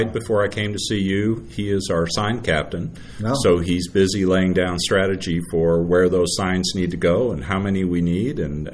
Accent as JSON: {"language": "English", "town": "Centerfield", "region": "Kentucky", "country": "United States", "tie": "born or raised there", "said": "Well, I went to high school here. I grew up in Centerfield"}